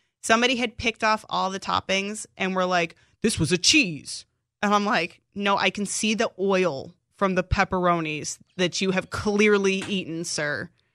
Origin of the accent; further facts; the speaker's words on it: Arizona, United States; also born or lived in Seattle; now in Chicago, United States; well, I was born in Seattle. I grew up in Arizona. So if I'm not a true Chicagoan, it's okay.